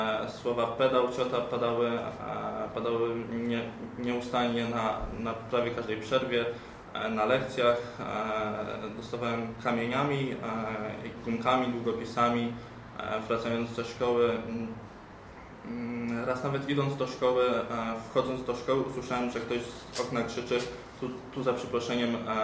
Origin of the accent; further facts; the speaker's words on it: Ostróda, Warmian-Masurian Voivodeship, Poland; now in Warsaw, Poland; Przeprowadziłem się do Warszawy niecałe 2 lata temu. Pochodzę z Ostródy, z małego miasteczka na Mazurach.